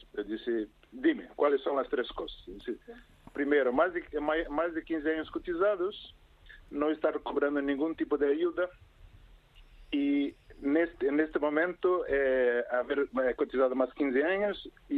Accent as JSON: {"language": "Spanish", "country": "Brazil", "moved": "yes", "lives_now": "Spain", "said": "Se llevo exactamente 20 años cotizados en España, ¿no? Que yo soy de Brasil."}